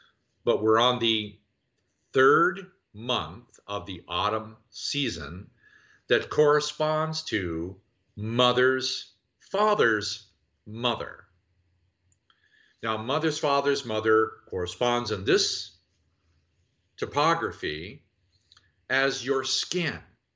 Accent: United States; I'm a white old man from North America. I'm an American.

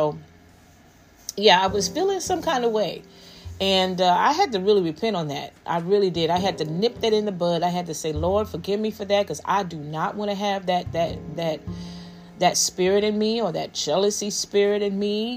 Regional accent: Newark, New Jersey, United States; You know, I'm from the hood. I'm from Newark, New Jersey. What's up, Brick City?

